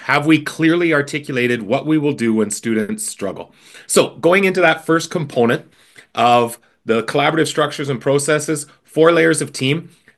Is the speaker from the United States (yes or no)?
no; Canada; but I am Canadian.